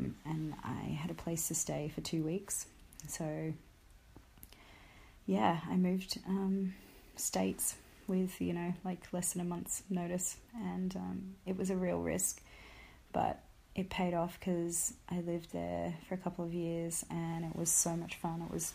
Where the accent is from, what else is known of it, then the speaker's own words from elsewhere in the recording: Australia; First of all, I'm Australian, so we don't have fall, we have autumn.